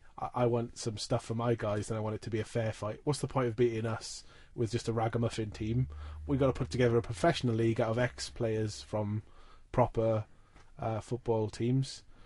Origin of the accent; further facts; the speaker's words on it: Wales, United Kingdom; It's like if you were to call me English, I'm not. I'm Welsh.